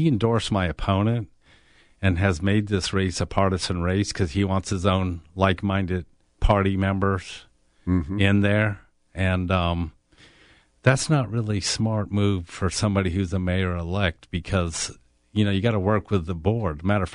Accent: Florida, United States; I'm from Orange County. My parents moved here with the migration of Martin Company back in 1960 from New York.

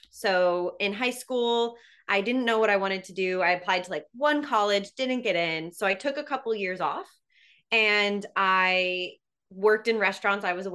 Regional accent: California, United States; I'm from California, and he wanted to move to California.

